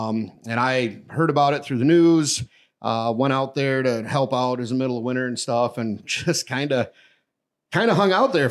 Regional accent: Wisconsin, United States; More people on that ship than was in my hometown. And then after I got out of the military, came back to Wisconsin

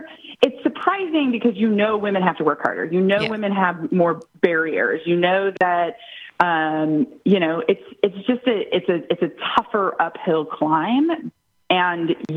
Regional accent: Missouri, United States; I wasn't always in politics, but my home state's Missouri. I got caught the political bug working on a statewide race in Missouri

